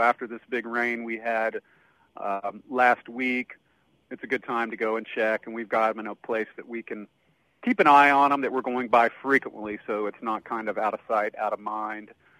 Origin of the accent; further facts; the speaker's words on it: Greenville, South Carolina, United States; I'm from Greenville. That's where I grew up.